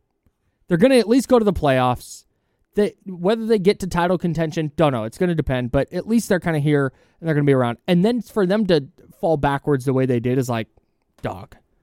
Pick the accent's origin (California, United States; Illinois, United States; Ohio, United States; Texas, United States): California, United States; Almost all my friends that I went to school with, and I'm from the Bay Area, I went to school in the Bay Area, almost all my friends were Kings fans growing up.